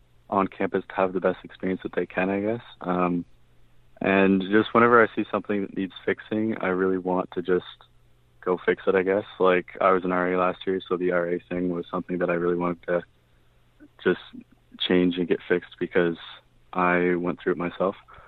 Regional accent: Fredericton, New Brunswick, Canada; I come from Fredericton and my high school had solar panels on it.

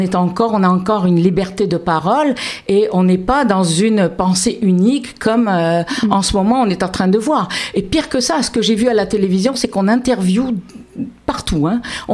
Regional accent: Quebec, Canada; Nous sommes Québécois, voilà. Nous vivons ici. Oui. Notre première identité, elle est québécoise.

